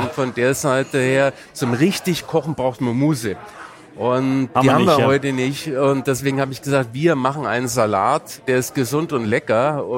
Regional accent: Brandenburg, Germany; ich bin ja Brandenburger

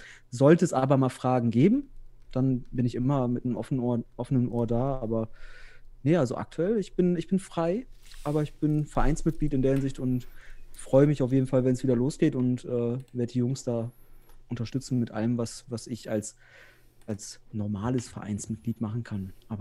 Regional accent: North Rhine-Westphalia, Germany; now in Osnabrück, Germany; Nee, ich komme aus Westfalen. Ja, nee, ich wohne ja im nördlichsten Zipfel Westfalens, im früheren nördlichsten Zipfel in Osnabrück und bin aber beruflich in Bielefeld tätig

